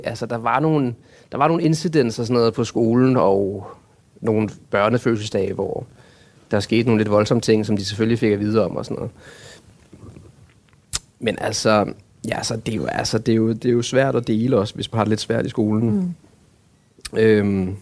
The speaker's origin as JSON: {"language": "Danish", "town": "Brande", "region": "Central Denmark Region", "country": "Denmark", "tie": "born or raised there", "also_born_or_lived": "Herning", "said": "Boede i Brande de første 8 år i mit liv."}